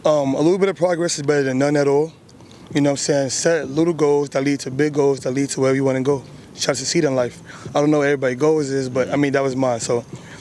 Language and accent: English; Brooklyn, New York, United States; From Brooklyn.